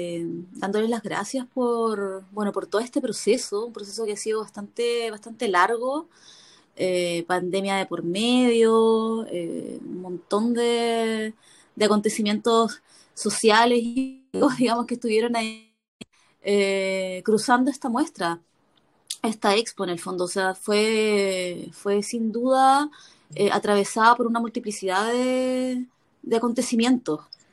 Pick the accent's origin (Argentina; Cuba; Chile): Chile; Valparaíso; volver a hacer este camino de vuelta hacia este lugar, digamos, que es de donde vengo